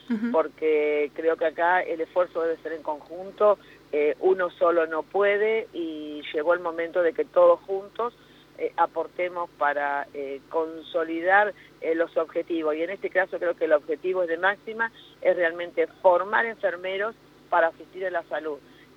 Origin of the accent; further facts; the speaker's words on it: Macachín, La Pampa, Argentina; no soy de General Hacha, soy de Macachín.